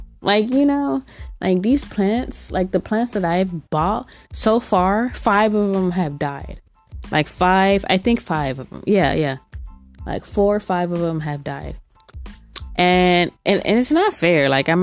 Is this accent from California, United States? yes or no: yes; California, United States; I say vibey, cause I'm from California